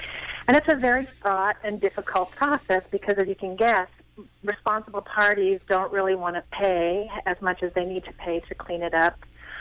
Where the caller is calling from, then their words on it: Portland, Oregon, United States; Hi, Lisa. I am calling from St. John's.